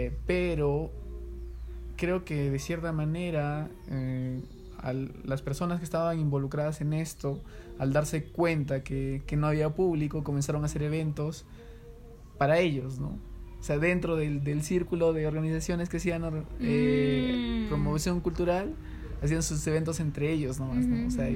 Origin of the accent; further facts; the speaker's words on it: Cajamarca, Peru; De Cajamarca, Perú.